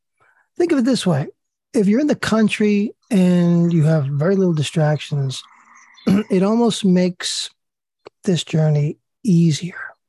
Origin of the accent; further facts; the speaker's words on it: New Jersey, United States; I mean, I grew up in New Jersey. I live in the country right now, and I would never go back.